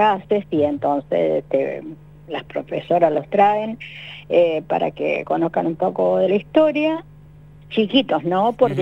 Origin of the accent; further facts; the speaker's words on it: Temuco, Araucanía, Chile; born there; Sí, yo nací en Temuco.